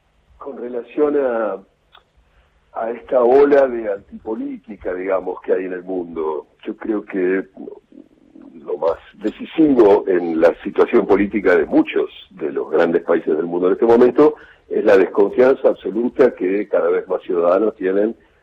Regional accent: Argentina; moved away as an adult; Yo me fui por primera vez de la Argentina cuando tenía 18 años, en el año 76

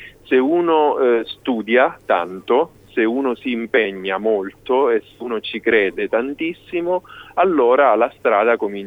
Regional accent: Enna, Sicily, Italy; Io sono del centro della Sicilia, sono di Enna, sì.

